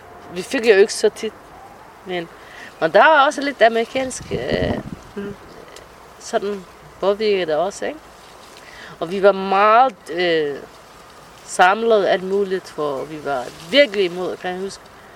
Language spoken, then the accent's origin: Danish; Somalia; now in Denmark; Vi er somalier.